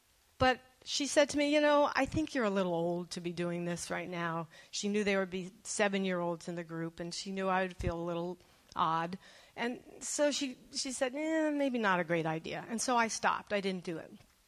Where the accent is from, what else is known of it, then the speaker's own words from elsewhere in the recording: New Jersey, United States; I grew up in New Jersey. And in my town, it was about half Catholic Italian, and it was about almost half Jewish.